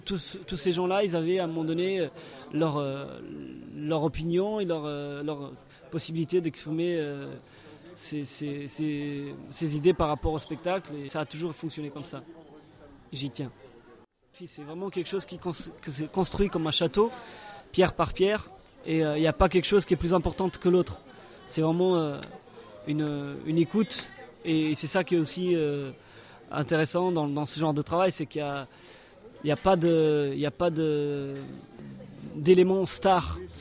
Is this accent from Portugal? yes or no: yes; Lisbon, Portugal; Donc, moi, je suis portugais, je suis originaire de Lisbonne.